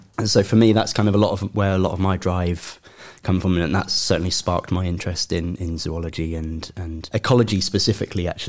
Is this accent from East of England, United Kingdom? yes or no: yes; East of England, United Kingdom; I grew up in East Anglia. Seeing any birds of prey was quite a rare, special thing.